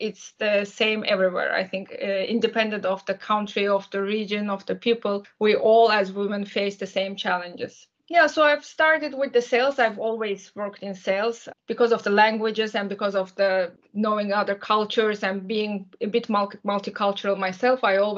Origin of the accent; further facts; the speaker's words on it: Azerbaijan; first language Azerbaijani; English is a second language; moved away as an adult; now in Turkey; I'm originally from Azerbaijan, so I was born in actually in Soviet Union back then. And then like 24 years ago, I moved to Turkey for my studies. And then I decided to stay and work here. I speak Azerbaijani, is my mother tongue.